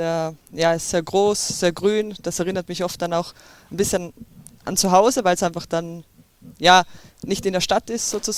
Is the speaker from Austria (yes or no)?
yes; Tyrol, Austria; Ja, also bei uns in Tirol sagt man halt Schichtel